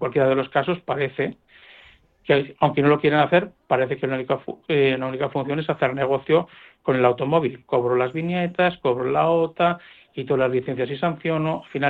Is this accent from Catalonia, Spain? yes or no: no; Bilbao, Basque Country, Spain; siendo yo bilbaíno